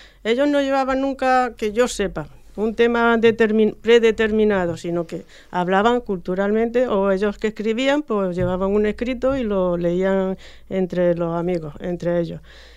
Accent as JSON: {"language": "Spanish", "region": "Andalusia", "country": "Spain", "said": "Que es un pueblo de colonización, de Pablo de Olavide y Carlos III. Entonces, en mi pueblo llegaron por parte de Barastegui y mi familia del norte."}